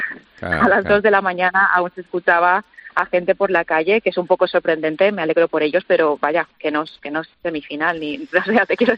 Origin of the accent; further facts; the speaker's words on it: Spain; soy española